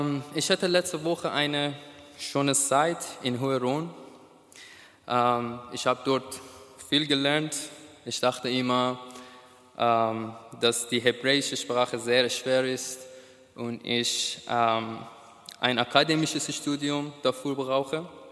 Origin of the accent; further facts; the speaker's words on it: Iran; moved away as an adult; now in Munich, Germany; ich komme aus dem Iran und seit 9 Monaten wohne ich in München, in Deutschland. Ich bin Christ seit fast 2 Jahren.